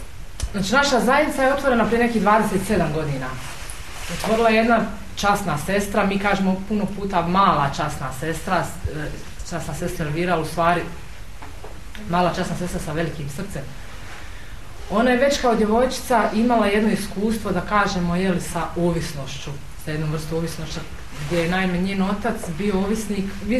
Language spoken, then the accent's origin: Bosnian; Sarajevo, Federation of Bosnia and Herzegovina, Bosnia & Herzegovina; dolazim iz Sarajeva.